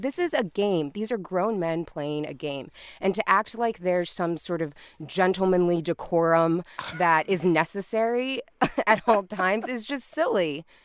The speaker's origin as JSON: {"language": "English", "town": "Seattle", "region": "Washington", "country": "United States", "said": "I'm a Seahawks fan. I'm from Seattle"}